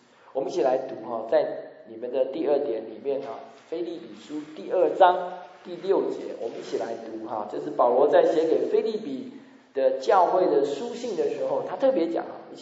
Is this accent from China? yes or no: yes; China; 我们中国人当然比较忌讳谈论死亡的事情哈